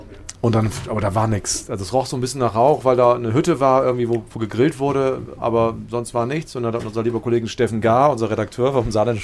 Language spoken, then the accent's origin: German; North Germany, Germany; ich komme aus dem Norden, da ist für mich alles, was bergab geht, die schwarze Piste.